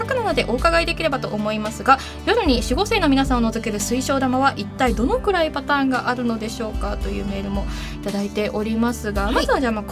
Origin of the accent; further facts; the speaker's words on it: Nagano, Japan; あの地元が長野県なんですけど、はいはい、五一ワインっていうワインが地元にありまして、